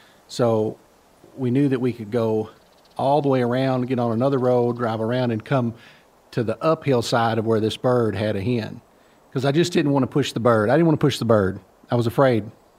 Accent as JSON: {"language": "English", "town": "Manila", "region": "Arkansas", "country": "United States", "said": "I'm 44 years old from Manila, Arkansas."}